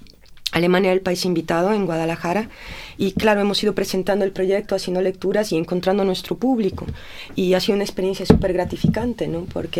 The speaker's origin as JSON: {"language": "Spanish", "country": "Bolivia", "moved": "yes", "lives_now": "Berlin, Germany", "said": "Soy boliviana, vivo en Berlín hace 15 años prácticamente"}